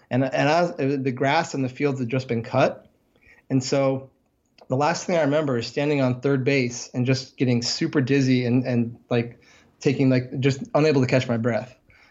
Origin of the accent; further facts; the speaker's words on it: Vermont, United States; I grew up, I'm from Vermont, so I'm also from the Northeast.